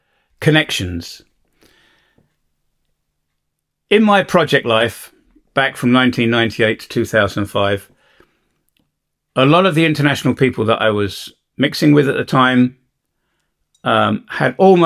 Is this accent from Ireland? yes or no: no; United Kingdom; now in Bosnia and Herzegovina; because I'm a Brit.